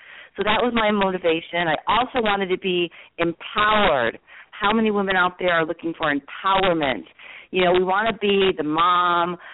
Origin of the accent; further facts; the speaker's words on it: Chicago, Illinois, United States; now in Denver, United States; I'm originally from Chicago.